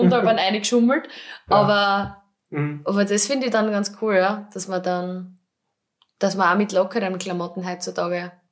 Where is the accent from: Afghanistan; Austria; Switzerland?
Austria; Styria; accent: Styrian; Naja, ich rede trotzdem Steirisch. Ich muss sagen, ich bewahre mir mein Steirisch extra.